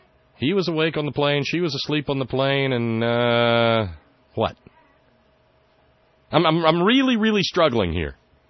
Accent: Deep South, United States; And I'm sorry, I was raised in the Deep South, so, forgive my prejudices. But it's the way I was raised.

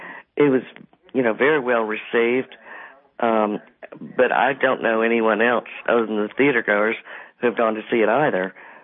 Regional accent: Mobile, Alabama, United States; because I'm from Mobile, Alabama, I feel like that maybe my comments might mean a little more than someone from up north, mm-hmm. being down here in the deep south.

